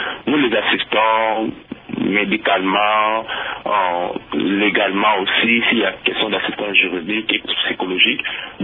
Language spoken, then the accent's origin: French; DR Congo; now in United States; je suis ici aux États-Unis. J'ai quitté la République démocratique du Congo